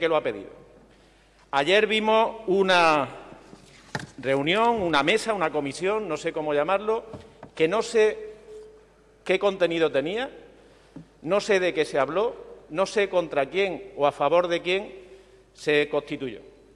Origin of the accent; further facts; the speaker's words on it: Andalusia, Spain; Aquí sabemos perfectamente ser tan andaluces como españoles